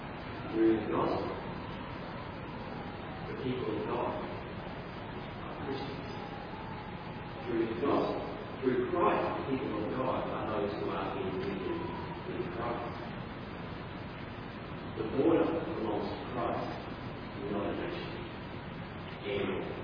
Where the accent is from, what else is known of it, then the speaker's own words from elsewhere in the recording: Australia; I'm Australian.